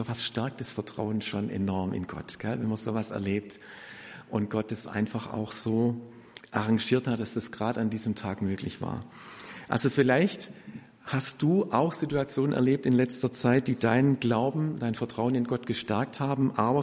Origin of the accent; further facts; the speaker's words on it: Baden-Württemberg, Germany; Ich komme aus dem Kreis Ludwigsburg, wohne in Hemmingen.